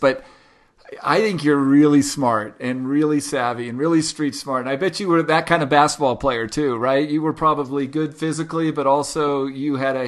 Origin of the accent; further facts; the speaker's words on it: Buffalo, New York, United States; born there; live in New Mexico. I live at about 6,000 feet. In fact, we had quite the snowstorm this morning. And I was born in Buffalo, New York. So I like cold weather.